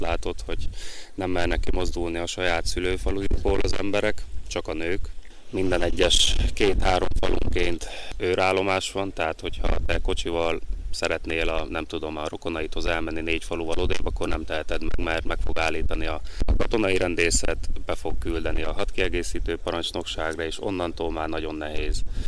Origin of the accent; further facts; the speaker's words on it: Velyka Dobron, Zakarpattia Oblast, Ukraine; Én egy 6000 fős, legnagyobb magyar lakta településen születtem, Nagy-Dobronyba, messziről híres már csak a paprikája is, meg az emberei.